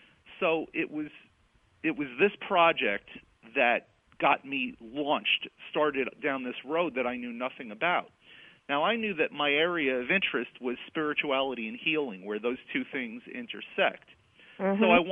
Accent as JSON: {"language": "English", "region": "New York", "country": "United States", "tie": "born or raised there", "said": "I grew up in New York and never really had any interaction with Native Americans of any kind"}